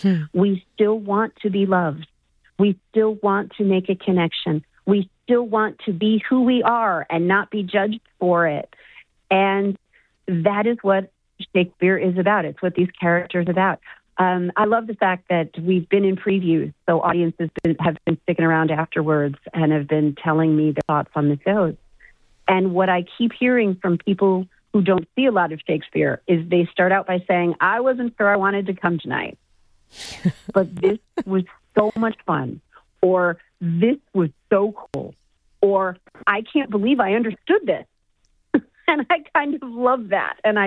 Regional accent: Chicago, Illinois, United States; And I'm actually from Chicago, but I was an actor at the Hilberry.

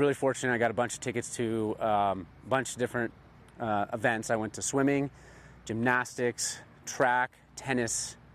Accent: United States; And I'm an American athlete

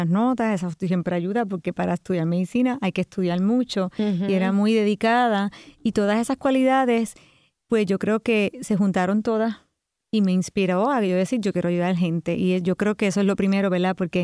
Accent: Utuado, Puerto Rico; also born or lived in Lares; Fui a Lares en high school, pero todo lo demás lo hice en Utuado. O sea, que yo soy de la montaña.

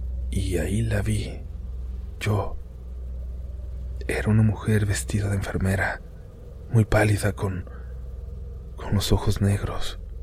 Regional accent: León, Guanajuato, Mexico; Soy de León, Guanajuato y trabajo en un área relacionada con materia penal.

